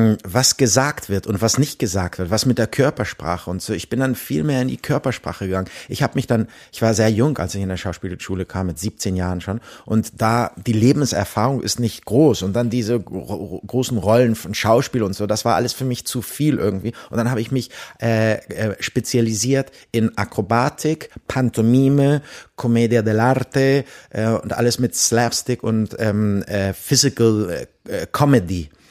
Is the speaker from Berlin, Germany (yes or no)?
no; Hamburg, Germany; ich bin in Hamburg aufgewachsen und dadurch, dass ich da Familie hatte, weil meine Mutter tatsächlich aus Chile kam, aber dieser Pol ist einer deutscher Abstammung, Ostpreußen.